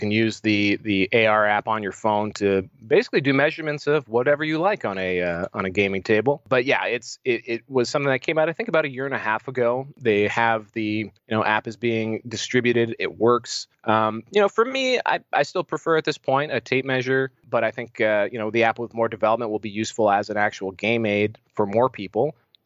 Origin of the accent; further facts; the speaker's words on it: Canada; I'm from Canada.